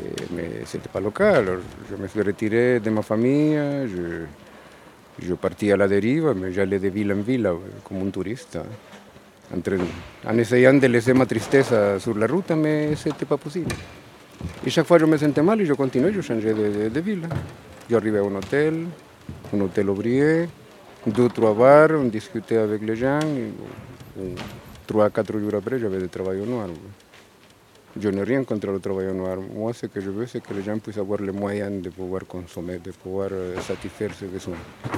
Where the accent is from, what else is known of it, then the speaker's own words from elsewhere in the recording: El Salvador; French is a second language; moved away; Je suis originaire de El Salvador, dans l'Amérique centrale.